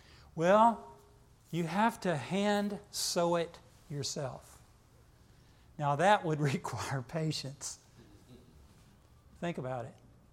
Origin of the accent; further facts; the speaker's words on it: North Carolina, United States; I know, I'm prejudiced, I'm from Carolina.